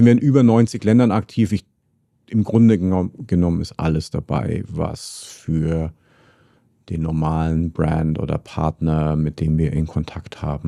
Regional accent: Munich, Bavaria, Germany; Sonst ich als Münchner Bayer schaff's ja sonst noch nicht mal was in Österreich zu verkaufen.

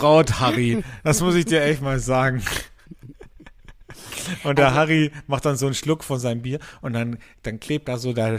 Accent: Carinthia, Austria; bei mir in meiner Heimat in Kärnten

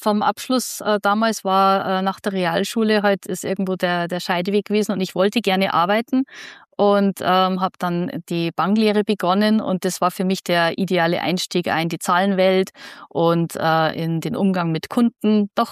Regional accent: Bavaria, Germany; ich bin tatsächlich in einem kleinen, schnuckligen Dorf aufgewachsen in Bayern, auch in direkt in der Nähe vom Chiemsee und mehr oder weniger in den Bergen.

